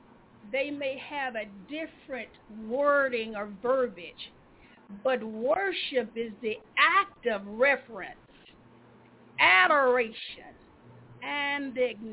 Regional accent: Montgomery, Alabama, United States; I just was not raised growing up in Montgomery, Alabama, in the South, to wear pants to church.

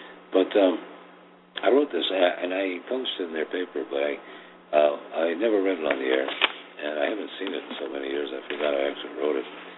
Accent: United States; I am an American and a smoker, and I hate American hypocrisy as well.

